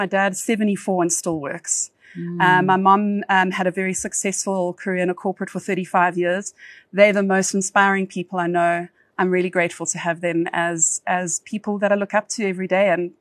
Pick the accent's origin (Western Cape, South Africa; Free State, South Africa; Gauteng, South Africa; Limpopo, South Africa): Gauteng, South Africa; Johannesburg; so I grew up in Joburg. I don't tell many people this. I was born in Springs. So I grew up in the East Rand. I grew up in a very sort of, let's call it traditional sort of setting, middle-class family.